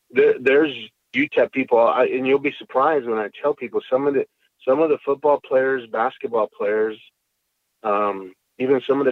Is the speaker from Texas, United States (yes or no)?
yes; San Antonio, Texas, United States; now in El Paso, United States; You know, I'll always be from San Antonio because that was my hometown. But I love El Paso.